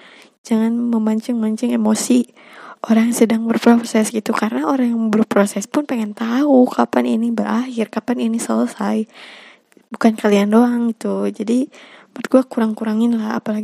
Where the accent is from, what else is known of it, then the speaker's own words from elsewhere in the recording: North Sumatra, Indonesia; accent: Medan; kenapa logatku jadi Medan, ya macam tuh lah gitu